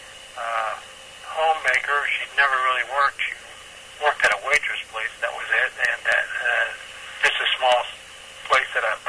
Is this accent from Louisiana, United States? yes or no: no; Chicago, Illinois, United States; born there; I was born in Chicago, and my age is 57